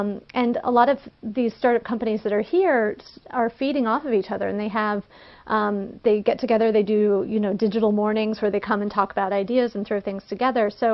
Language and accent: English; Ohio, United States; also born or lived in New York City, United States; now in Cincinnati, United States; I lived in New York City for many years. I grew up in Ohio, but I moved there in my early adult life.